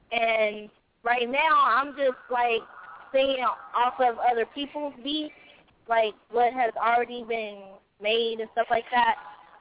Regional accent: Indianapolis, Indiana, United States; I am an up and coming artist. I'm from Indianapolis, Indiana.

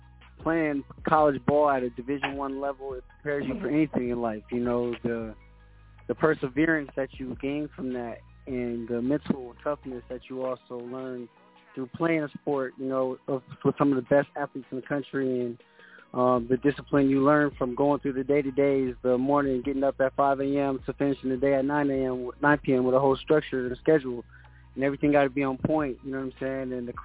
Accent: California, United States; You know, me, I'm from Cali

